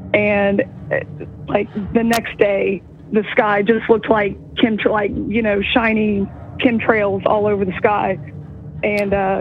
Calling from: Louisiana, United States; Hey, Braden. … from Louisiana.

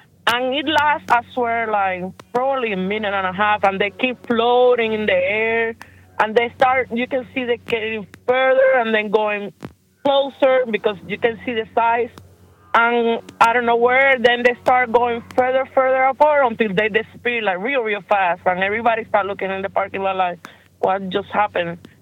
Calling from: Cincinnati, Ohio, United States; I'm calling from Cincinnati, Ohio.

